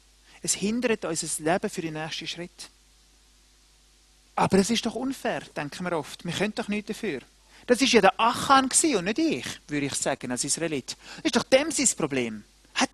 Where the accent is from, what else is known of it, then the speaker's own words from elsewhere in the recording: Neftenbach, Zurich, Switzerland; als ich als Jugendlicher in Neftenbach war, hatte es einen Bach, der ist immer so spannend zum Spielen.